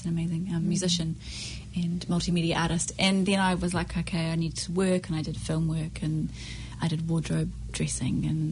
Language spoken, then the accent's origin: English; Colville, Waikato, New Zealand; So, yeah, I'm from Coromandel originally, from Colville. So a country girl, and I went to Elam and hated it.